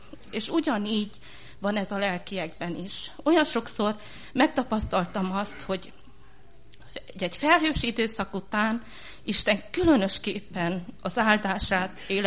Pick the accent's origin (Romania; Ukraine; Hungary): Romania; Zalău, Sălaj; also born or lived in Satu Mare; úgy mondom ezt, mint aki Szatmáron születtem, igaz, hogy egy éves koromban elköltöztünk Zilanra.